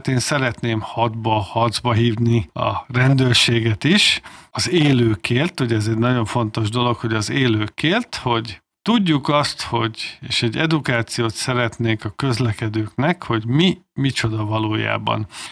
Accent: Tatabánya, Komárom-Esztergom, Hungary; born there; én Tatabányán születtem, élek, ugye ez innen egy 200 kilométerre lévő város

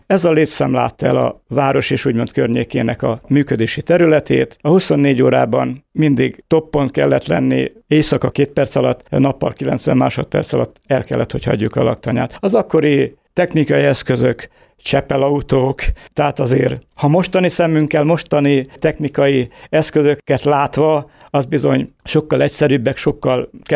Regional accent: Harkakötöny, Bács-Kiskun, Hungary; now in Kunfehértó, Hungary; 1952-ben születtem Kiskunmajsán. Gyerekkoromat Harkakötöny településben éltem meg, aztán 1966-ban költöztünk Kunfehértóra, azóta élünk itt a településen.

